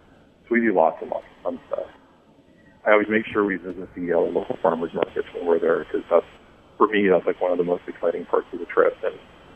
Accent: Southwest, United States; Plus, there are a ton of Southwestern recipes in there because I grew up in the Southwest, and that's just the food that I love.

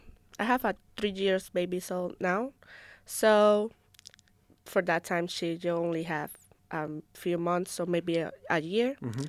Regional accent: Puerto Rico; English is a second language; moved away as an adult; now in United States; Hi, I'm from Puerto Rico. Grow over there, and I came like a year and a half because of the hurricane.

